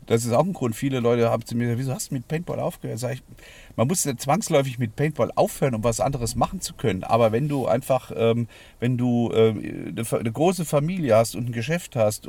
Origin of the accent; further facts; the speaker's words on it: Hesse, Germany; ich komme aus Hessen